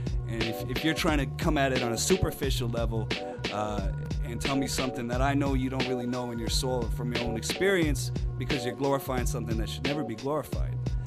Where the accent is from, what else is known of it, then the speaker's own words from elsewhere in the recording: Toronto, Ontario, Canada; No, I'm not from Scarborough, man. I'm from... basically, just north of Kensington Market, just south of the Annex.